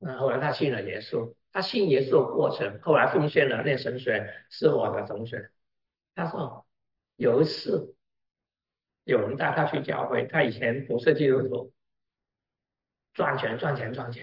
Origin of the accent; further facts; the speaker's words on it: Vietnam; 我在越南长大